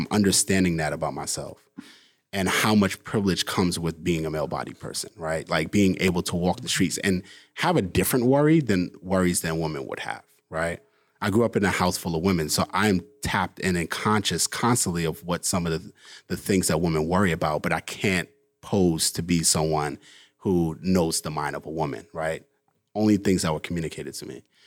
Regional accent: New York City, New York, United States; we're two kids from New York City

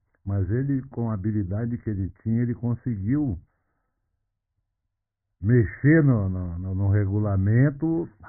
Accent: Rio de Janeiro, Brazil; porque eu fui criado no Rio de Janeiro.

